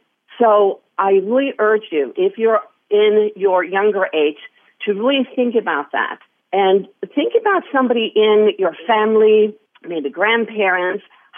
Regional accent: Sweden; I'm from Sweden, and I became one of Sweden's top five runners. And in my teens, I was sent to Southern California as a 16-year-old

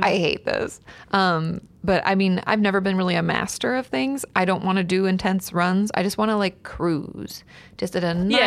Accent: Washington, United States; I'm from Washington State, so we're going back home.

